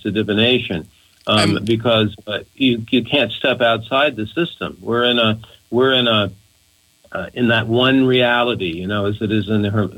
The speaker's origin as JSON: {"language": "English", "country": "United States", "lives_now": "Australia", "said": "I say, well, I'm an American expat, and I have no idea how it is that 40% of the American population will just accept."}